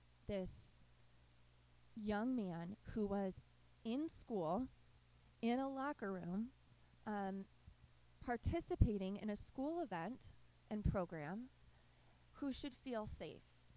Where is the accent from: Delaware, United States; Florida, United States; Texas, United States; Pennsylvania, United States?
Pennsylvania, United States; Philadelphia; now in Michigan, United States; So in Michigan, where I'm from, initially, I'm from Philadelphia, but now I am in Michigan and have been for a very long time.